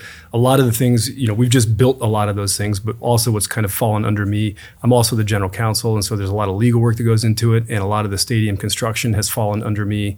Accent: Iowa, United States; Iowa. It's a state just north of here.

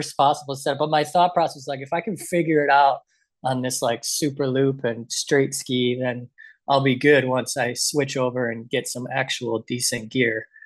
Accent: Wisconsin, United States; moved away as an adult; Yeah, so I grew up in Wisconsin, learned to ski, decided I wanted to go to college out west in the Rockies, ended up at Weber State University in Utah

